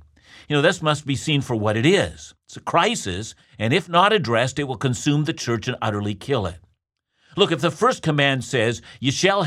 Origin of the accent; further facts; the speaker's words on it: Canada; most of my listeners know that I'm a Canadian, so let me speak to that.